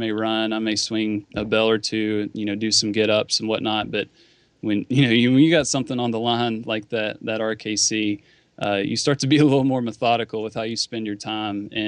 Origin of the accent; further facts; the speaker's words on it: West Virginia, United States; accent: twang; I'm from West by God, Virginia, Gene. Don't forget it.